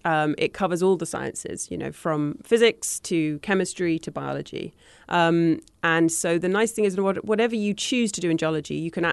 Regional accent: Greenwich, London, United Kingdom; Absolutely. Yes, growing up in Greenwich, big maritime history there as well.

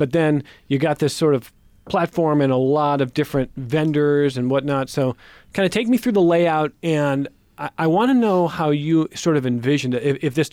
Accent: Ohio, United States; certainly growing up outside Cleveland, there were places that looked a lot like what I experienced at the Rock Holiday Village last weekend.

